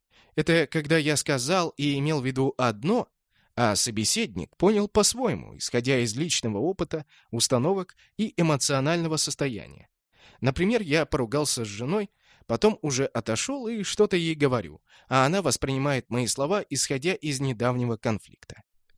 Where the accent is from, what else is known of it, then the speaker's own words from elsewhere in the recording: Moscow, Russia; also born or lived in Tallinn, Estonia; Я родился в Москве, но раннее детство провел в Таллине. Там родители работали в театре. Скоро мы покинули этот город, русских в Эстонии не особо-то жаловали. С 4 лет я рос уже в Москве